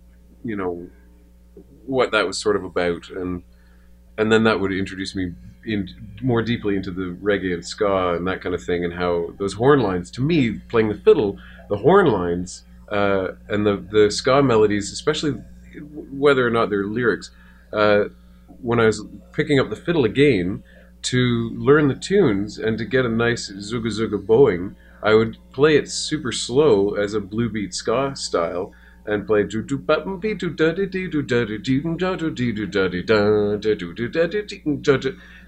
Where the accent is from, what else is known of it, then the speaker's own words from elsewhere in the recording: Ontario, Canada; I come from Manitoulin Island and moved to the city